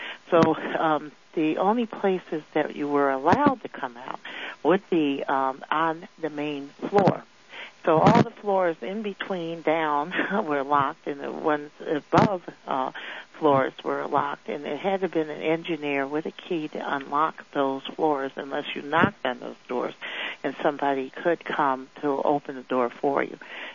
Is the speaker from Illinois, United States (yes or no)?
yes; Illinois, United States; I'm a whistleblower from Illinois.